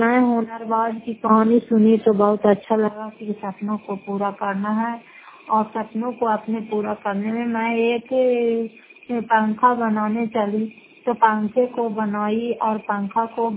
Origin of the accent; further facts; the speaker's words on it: Fatehpur, Bihar, India; घर फतेहपुर, पंचायत मकौटा, जिला नवादा, किराए पचास ब्लॉक की निवासी हूँ।